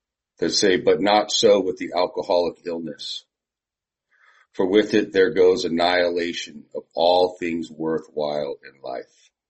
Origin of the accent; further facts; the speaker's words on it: San Diego, California, United States; So as I said … I'm from San Diego.